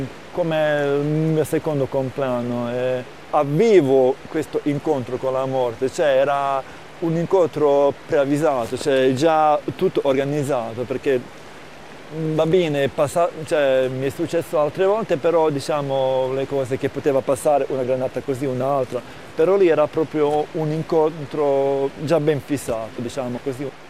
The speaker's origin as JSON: {"language": "Italian", "country": "Bosnia & Herzegovina", "second_language": "Italian", "lives_now": "Italy", "said": "sono nato in Bosnia, cioè se non c'è più la Jugoslavia, quindi sono bosniaco e erzegovinese."}